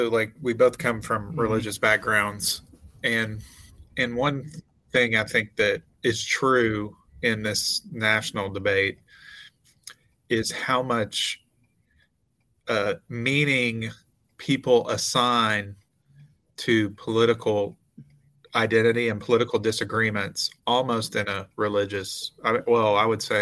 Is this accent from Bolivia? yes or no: no; Texas, United States; now in Shreveport, United States; but I grew up in Texas. So I grew up in kind of a conservative small town